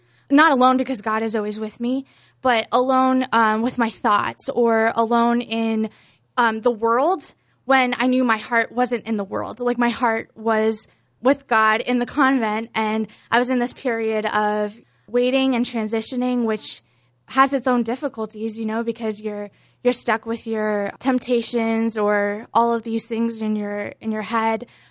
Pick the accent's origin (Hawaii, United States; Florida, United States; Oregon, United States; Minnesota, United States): Florida, United States; Boca Raton; I'm originally from Boca Raton, Florida. So growing up, I mean, I always went to church on Sunday with my family